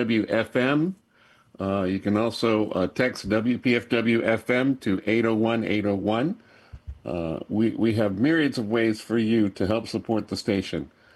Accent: Memphis, Tennessee, United States; But in comparison to other cities, my hometown of Memphis, regardless.

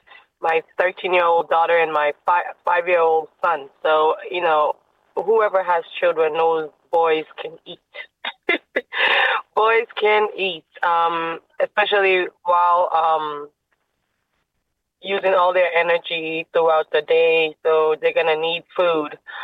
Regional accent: United States; I'm coming from an African background. You know, we have certain foods that we eat. And I knew I grew up in America and I'm used to some of the foods here too.

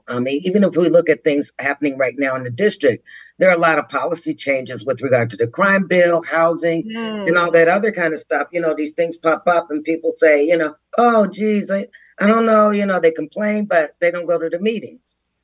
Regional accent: Ohio, United States; now in Washington, United States; So I came here from the Midwest. I'm originally from Ohio.

